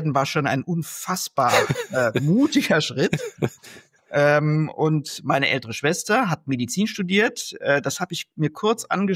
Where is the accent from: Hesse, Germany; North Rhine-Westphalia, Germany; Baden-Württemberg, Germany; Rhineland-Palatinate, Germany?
Rhineland-Palatinate, Germany; Kaiserslautern; born there; auch eine tolle Referendarzeit danach in Kaiserslautern, meiner Geburtsstadt, abgelegt.